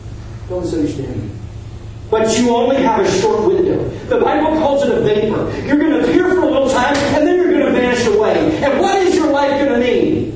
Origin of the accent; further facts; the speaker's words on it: United States; I'm an American, I'm a black American male in my early 20s.